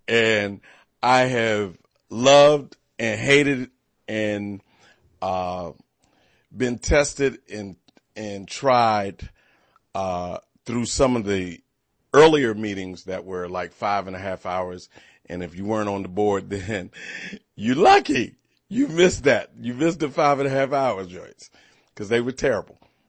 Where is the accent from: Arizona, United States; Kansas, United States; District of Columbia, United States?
District of Columbia, United States; Washington; I tell people all the time I'm from Georgia, but I'm from Georgia Avenue in D.C. That's the Georgia I'm from.